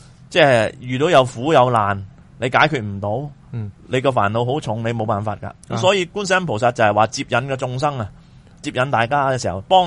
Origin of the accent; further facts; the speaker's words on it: China; 我哋中国人